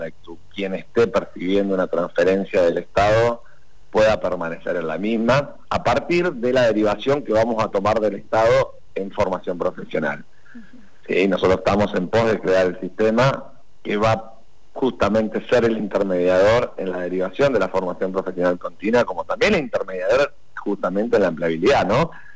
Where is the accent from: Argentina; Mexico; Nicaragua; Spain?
Argentina; Neuquén; Bueno, yo soy neuquino fundamentalmente, pero mis padres han venido de distintas provincias